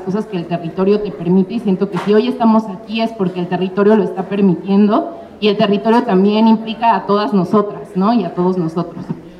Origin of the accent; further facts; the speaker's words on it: Mexico City, Mexico; soy de la Ciudad de México, del pueblo de Los Reyes, en Coyoacán.